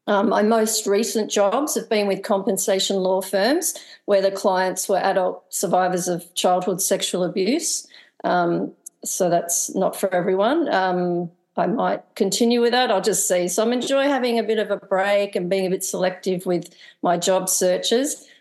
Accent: Melbourne, Victoria, Australia; We're both originally from Melbourne, so this is where we've been for about 12 years and we love it.

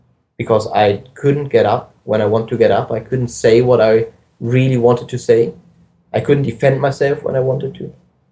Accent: Germany; My mother's Austrian, my father's Israeli. I grew up in Germany. I went to school in Germany.

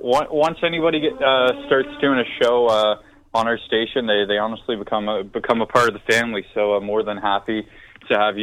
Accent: Canada; you kind of come to the life realization as a Canadian growing up playing hockey

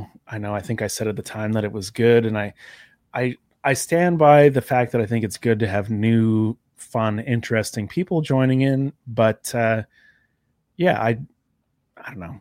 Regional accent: Canada; I'm Canadian.

